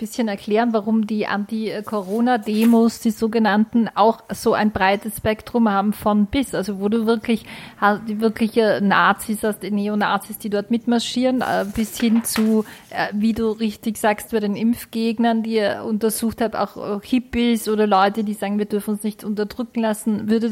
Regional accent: Austria; Jetzt bei uns in Österreich ist es ein FPÖ-Politiker, Norbert Hofer, der auch immer wieder abgewiegelt hat

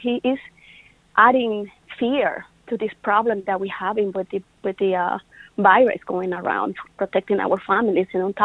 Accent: Honduras; now in United States; My story is that I'm an immigrant from Honduras.

